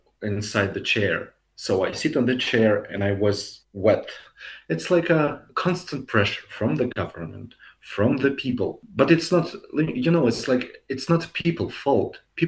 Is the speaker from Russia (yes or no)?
yes; Russia; English is a second language; My main reason why I'm leave from Russia, because I have a lot of fear for myself.